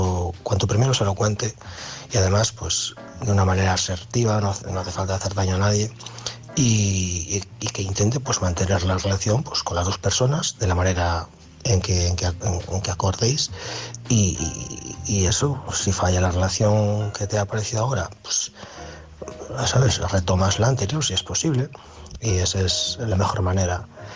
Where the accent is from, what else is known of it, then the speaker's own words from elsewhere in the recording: Galicia, Spain; Se quedó llorando en una esquina de mi pueblo allí, en una acera, y yo yéndome, ¿no?, para coger el tren a la capital de Galicia, Compostela